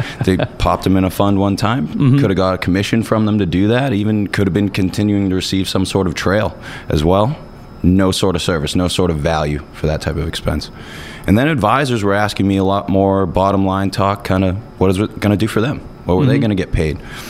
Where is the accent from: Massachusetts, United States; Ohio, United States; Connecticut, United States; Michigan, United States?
Massachusetts, United States; Lynnfield; Yeah, so I grew up in Lynnfield, Massachusetts. I'm one of the only SHP team members that grew up north of Boston.